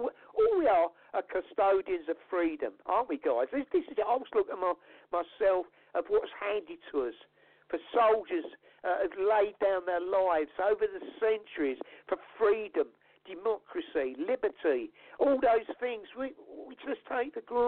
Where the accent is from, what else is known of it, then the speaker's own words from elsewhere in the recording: England, United Kingdom; I'm an Englishman, through and through.